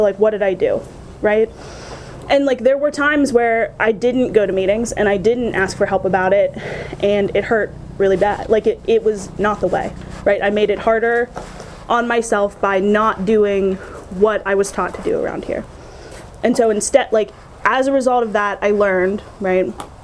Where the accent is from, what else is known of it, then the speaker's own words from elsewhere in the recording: Pittsburgh, Pennsylvania, United States; I'm from Pittsburgh, so every time that, like, we're driving out here and I'm looking at cornfields and shit and just feeling a little out of my element